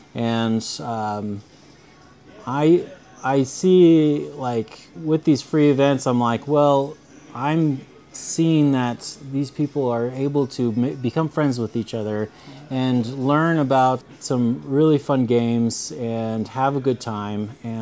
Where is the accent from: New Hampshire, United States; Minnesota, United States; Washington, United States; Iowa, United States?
Washington, United States; Yeah, I am originally from Western Washington, and my dad was in the military, and so we moved around a whole lot